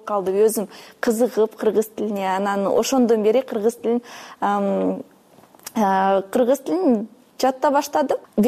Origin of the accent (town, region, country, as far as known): Kazakhstan; now in Bishkek, Kyrgyzstan